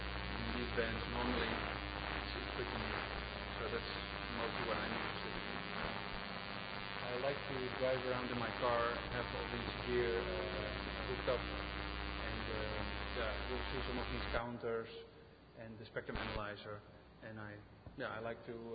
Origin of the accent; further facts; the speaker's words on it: Amsterdam, North Holland, Netherlands; English is a second language; from Amsterdam, Netherlands.